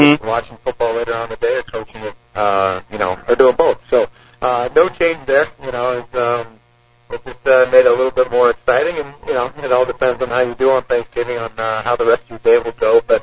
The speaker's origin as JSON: {"language": "English", "region": "New York", "country": "United States", "tie": "born or raised there", "said": "Well, I grew up in New York, so I really didn't know too much about it."}